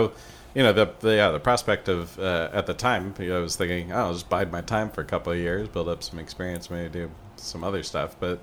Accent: Mesquite, Texas, United States; I'm originally from Mesquite, Texas, a little suburb right outside of Dallas.

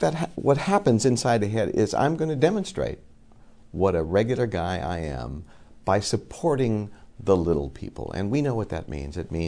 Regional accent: Chicago, Illinois, United States; I went to a school that was 90% black when I grew up in Chicago, high school. I was the minority kid.

